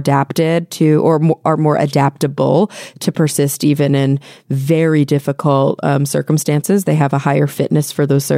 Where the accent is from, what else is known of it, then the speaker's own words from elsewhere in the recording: the South, United States; We call them roly polies growing up in the South.